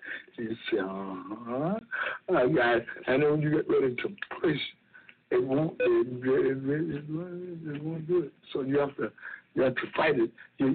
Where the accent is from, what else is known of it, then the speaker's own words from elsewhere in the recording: Cheraw, South Carolina, United States; Chiro, South Carolina.